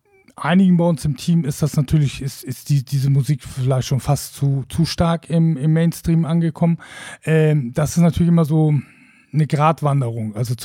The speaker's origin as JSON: {"language": "German", "town": "Wacken", "region": "Schleswig-Holstein", "country": "Germany", "said": "Also wir sind Norddeutsche, wir sind Schleswig-Holsteiner, wir sind, ich bin Wackener, Holger ist Bestdorfer, von ganzem Herzen, aber wir sind eben auch in der Welt zu Hause."}